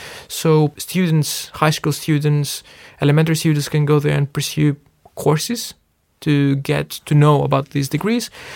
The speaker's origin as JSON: {"language": "English", "town": "Athens", "region": "Attica", "country": "Greece", "tie": "born or raised there", "moved": "as an adult", "lives_now": "Tirana, Albania", "said": "I've always been raised as a city boy. So I was raised in Athens with a lot of hustle and bustle. Then I've spent most of my adult life now in Tirana."}